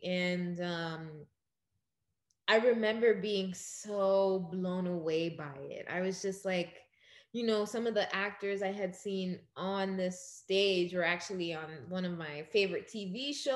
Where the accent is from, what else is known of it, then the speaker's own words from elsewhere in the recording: New York City, New York, United States; Born in Crown Heights, but I grew up in Ozone Park mainly. So that's kind of close to the airport, close to JFK out there.